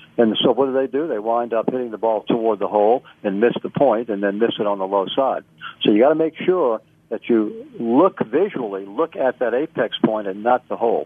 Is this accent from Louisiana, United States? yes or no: yes; New Orleans, Louisiana, United States; He won in New Orleans, my hometown, 1 year at TPC.